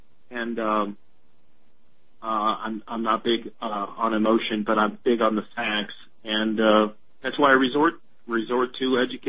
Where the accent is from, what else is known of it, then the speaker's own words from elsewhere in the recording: Springfield, Midwest, United States; where I grew up in Springfield, a cute, very, very cute middle Midwest town